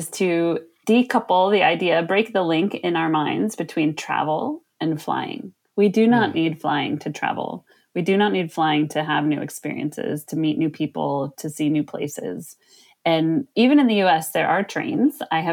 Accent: California, United States; and I'm from the Bay Area in California.

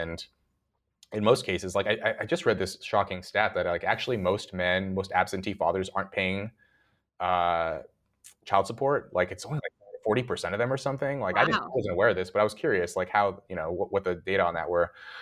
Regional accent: Red Bluff, California, United States; guys I grew up with in Red Bluff

